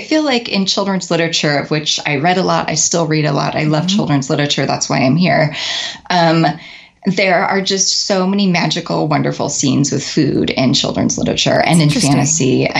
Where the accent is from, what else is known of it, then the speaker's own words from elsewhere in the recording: United States; But sometimes it's rough being an American out there, man.